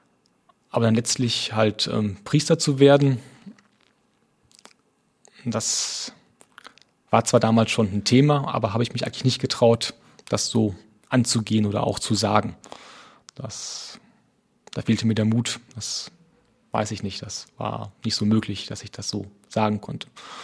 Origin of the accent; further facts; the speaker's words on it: North Rhine-Westphalia, Germany; Ich bin 29 Jahre alt jetzt, komme aus einem kleinen Ort im Münsterland, wo ich groß geworden bin.